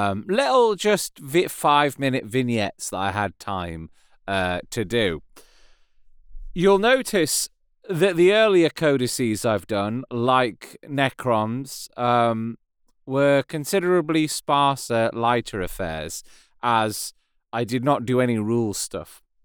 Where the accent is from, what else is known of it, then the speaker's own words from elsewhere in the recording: United Kingdom; Being British, I was brought up on things being series, not seasons. But now the season format's come over here.